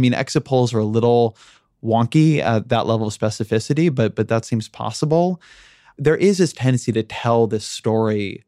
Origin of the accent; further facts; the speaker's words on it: California, United States; Just like I come from Orange County. Orange County is a super diverse place.